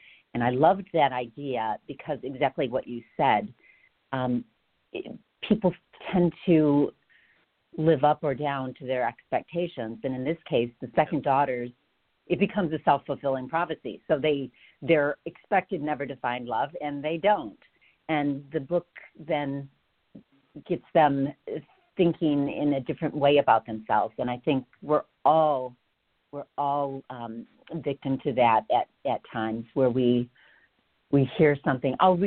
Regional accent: Lansing, Michigan, United States; I was born and raised in Lansing, and I came back here after college and met my husband, and I'm still here.

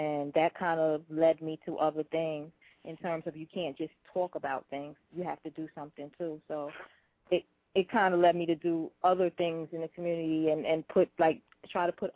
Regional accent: Brooklyn, New York, United States; Brooklyn. Brooklyn. All day.

